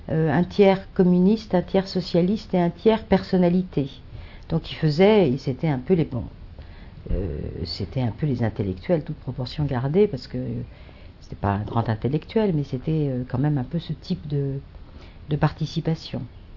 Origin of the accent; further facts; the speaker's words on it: Mantes-la-Jolie, Île-de-France, France; mon enfance s'est déroulée à Mantes-la-Jolie, c'est-à-dire dans la banlieue de Paris, banlieue ouest, où mon père était médecin, et donc ben, petite bourgeoisie locale, plutôt notable